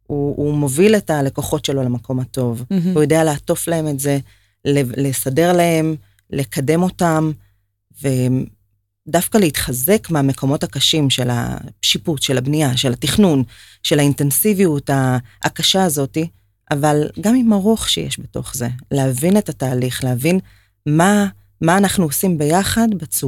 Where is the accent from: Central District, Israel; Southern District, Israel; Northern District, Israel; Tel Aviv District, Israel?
Central District, Israel; Rishon LeZion; אני מראשון.